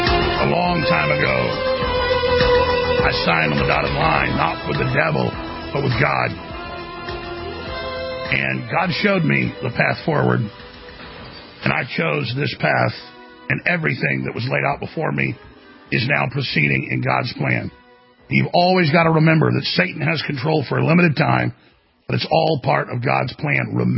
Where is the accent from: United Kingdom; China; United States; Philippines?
United States; Dallas, Texas; also born or lived in Austin; My mother's family's from here. I grew up in Dallas, then grew up here. I love Austin.